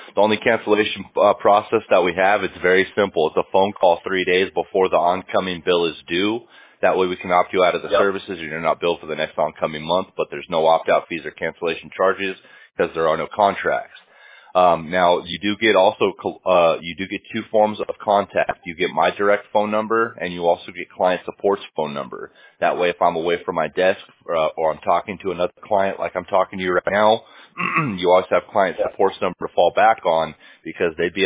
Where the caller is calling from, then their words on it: Costa Mesa, California, United States; We're in Orange County, California. We're in a city called Costa Mesa. We've been here for 17 years.